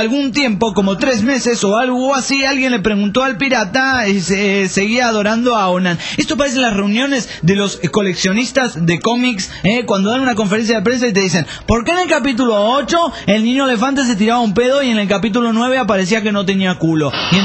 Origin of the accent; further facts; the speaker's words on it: Granada, Andalusia, Spain; Soy de Granada, España.